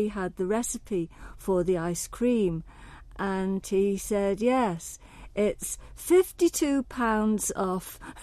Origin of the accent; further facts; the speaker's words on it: Douglas, Isle of Man; born there; Yes, I was born in Douglas. I'm totally Manx.